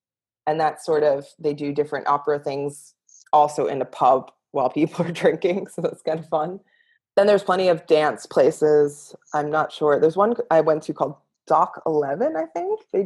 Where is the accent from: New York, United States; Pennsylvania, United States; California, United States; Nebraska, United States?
New York, United States; But then I grew up in New York where like it would often snow several feet.